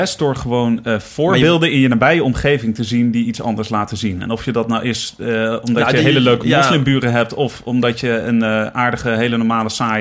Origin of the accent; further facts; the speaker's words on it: Nijmegen, Gelderland, Netherlands; Nijmegen. Maar in een heel, heel liberaal, vrij gezin.